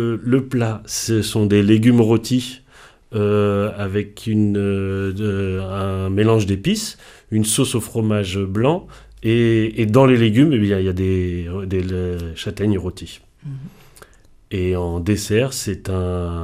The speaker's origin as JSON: {"language": "French", "town": "Paris", "region": "Île-de-France", "country": "France", "tie": "born or raised there", "said": "un peu comme moi j'ai grandi à Paris, on pouvait acheter des marrons chauds"}